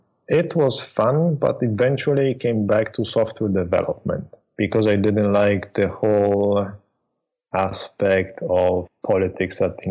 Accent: Italy; also born or lived in Sweden / Poland; now in Thailand; And I was born in Sweden. Then I moved to Italy, where I was raised. And then I lived for a very long time in Poland. And then when I became a little bit older, I decided to start traveling the world. And I ended up in Thailand, basically Southeast Asia. So Thailand, Singapore, and Bali.

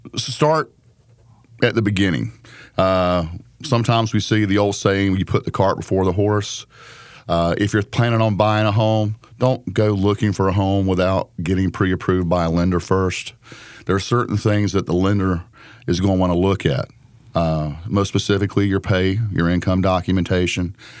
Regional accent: Durham, North Carolina, United States; Well, you know, I'm just a local guy. I was born in Durham, raised in Durham.

